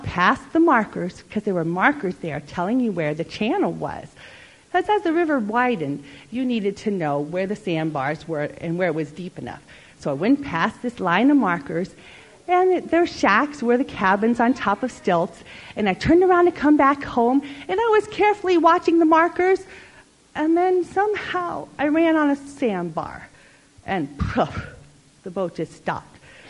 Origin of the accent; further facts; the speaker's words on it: Florida, United States; I grew up in Florida, and it was in a small town near the Gulf of Mexico, and we lived next to a river.